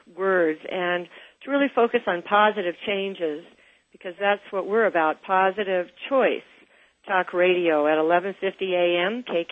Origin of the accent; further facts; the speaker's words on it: Bellevue, Washington, United States; now in Whidbey Island, United States; except in places like Bellevue, my old hometown, because now Whidbey Island's my hometown, we're running out of land in Bellevue